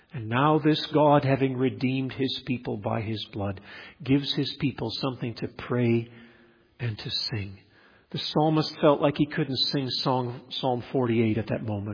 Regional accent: Nigeria; I grew up in Nigeria in the mission field

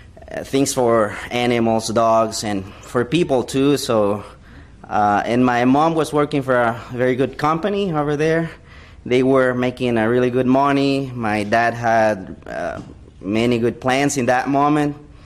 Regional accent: Francisco Morazán, Honduras; first language Spanish; English is a second language; We are in Honduras. I grew up in the capital city in Honduras

